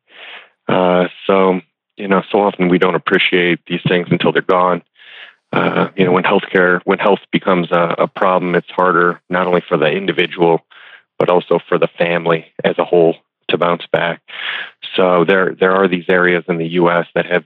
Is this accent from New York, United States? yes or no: yes; New York, United States; Well, I grew up in Western New York, located just south of Lake Erie in the Snow Belt.